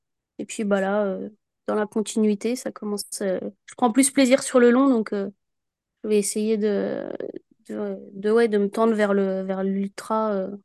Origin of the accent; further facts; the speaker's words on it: Bourgogne-Franche-Comté, France; moi, je suis de Saône-et-Loire.